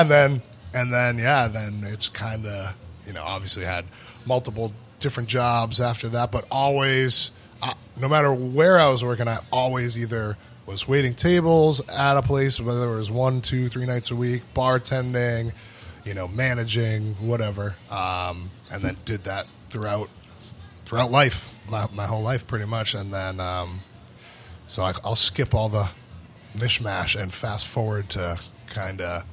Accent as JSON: {"language": "English", "town": "Nashua", "region": "New Hampshire", "country": "United States", "tie": "born or raised there", "said": "I grew up in Nashua."}